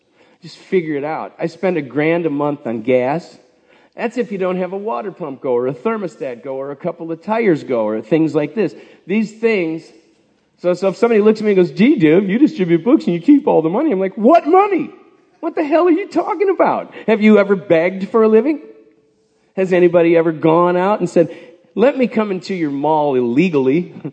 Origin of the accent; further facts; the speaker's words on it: Ireland; Because I'm Irish, you know